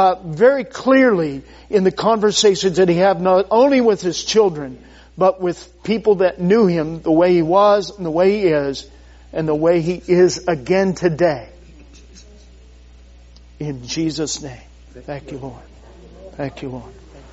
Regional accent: Indiana, Pennsylvania, United States; I'm from Indiana, Pennsylvania. You know, that's over on the west side by Pittsburgh.

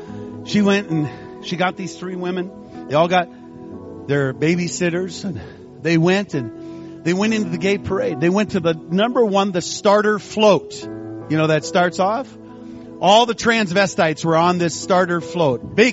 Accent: Midwest, United States; I grew up in the Midwest. Our number one thought, what will people think? It's a small town.

